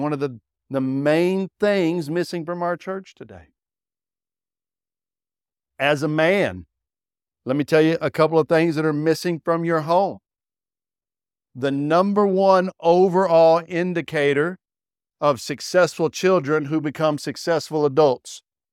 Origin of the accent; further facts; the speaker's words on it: Fort Worth, Texas, United States; I live in Fort Worth. Everybody says I'm from Dallas. I correct them. I'm from Fort Worth.